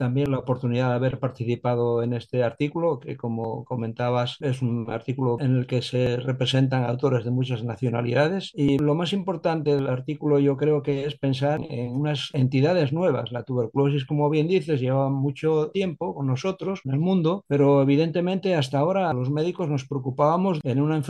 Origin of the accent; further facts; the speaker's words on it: Asturias, Spain; te digo que somos asturianos